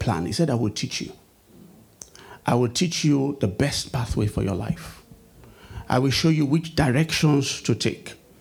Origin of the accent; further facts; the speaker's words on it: Ibadan, Oyo, Nigeria; I was born and bred in Ibadan, not in Lagos.